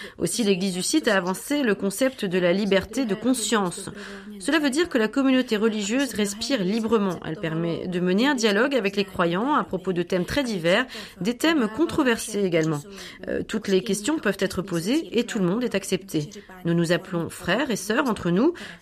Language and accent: French; Louny, Ústí nad Labem Region, Czechia; Je suis originaire de la ville de Louny, située en Bohême du Nord, qui a une tradition hussite.